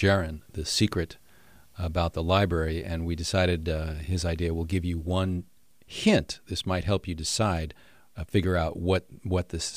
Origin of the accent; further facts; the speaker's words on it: New York, United States; it was reminiscent of the house I grew up in New York. It was built in 1924.